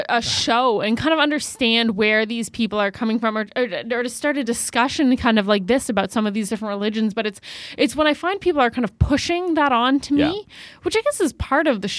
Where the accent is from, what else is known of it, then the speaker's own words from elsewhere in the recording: Toronto, Ontario, Canada; So I'm from Toronto and I'm here in Ottawa this weekend